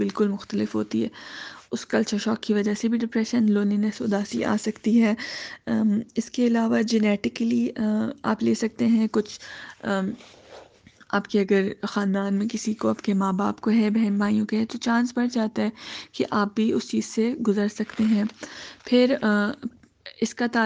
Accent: Pakistan; now in Melbourne, Australia; میں پاکستان سے تعلق رکھتی ہوں اور اب یہاں پہ میلبرن میں رہتی ہوں، میلبرن میں سیٹلڈ ہوں الحمدللہ، ایک چھوٹی سی فیملی ہے۔

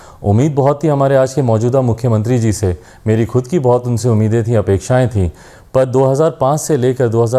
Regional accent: Bihar, India; मुझे एक बिहारी होने के नाते या बिहार की जनता को थी

